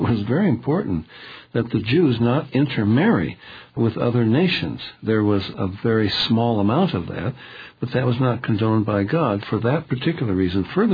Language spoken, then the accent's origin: English; United States; Now, I'm an American. I have been in the armed services, and I am loyal to our country.